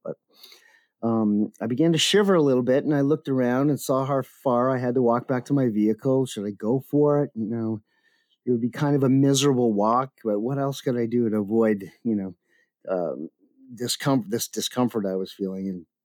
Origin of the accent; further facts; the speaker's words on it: Canada; I'm Canadian after all.